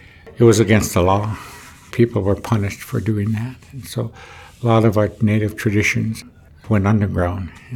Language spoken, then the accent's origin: English; Sisseton, South Dakota, United States; originally from Sistan, South Dakota. I'm on Dakota from the Sistan Wahpeton Oyate